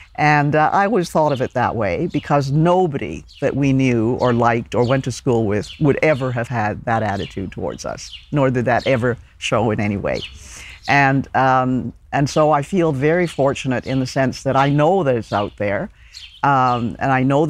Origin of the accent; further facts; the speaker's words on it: Ottawa, Ontario, Canada; also born or lived in Hong Kong; I grew up in Ottawa, and there were a few Chinese families. They had restaurants and laundries. They were the original Chinese immigrants. And we were the only people from Hong Kong